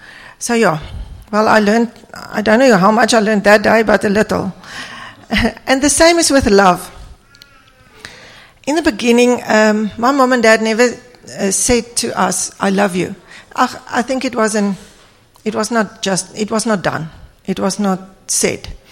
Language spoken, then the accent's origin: English; Pretoria, Gauteng, South Africa; We come from Pretoria, and we are kind of very new in the Cape